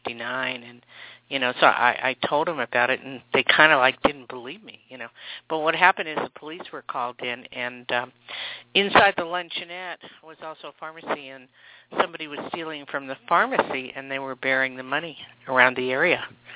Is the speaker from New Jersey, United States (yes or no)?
yes; Newark, New Jersey, United States; also born or lived in Lakewood, New Jersey; It was quite normal growing up in Newark, New Jersey, originally, where I was born, and then moved on to other places.